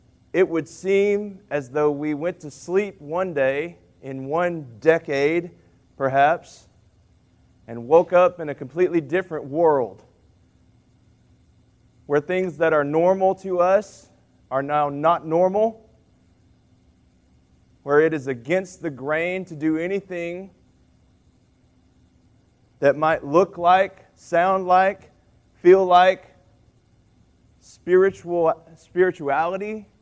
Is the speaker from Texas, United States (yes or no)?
yes; Texas, United States; born there; Born in June in East Texas, and so it was probably hot from the very beginning